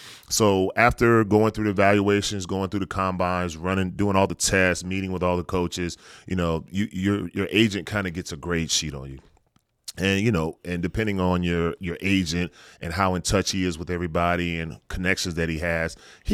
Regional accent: the South, United States; Yeah, I'm from the South. I'm a country boy. That weather was just too much.

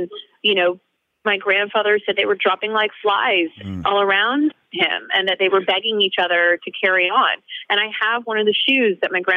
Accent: Dallas, Texas, United States; He's my fellow Texan because I grew up in Dallas.

